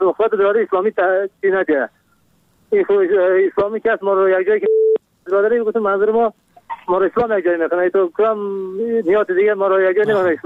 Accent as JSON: {"language": "Persian", "region": "Kabul", "country": "Afghanistan", "said": "از کابل هستم."}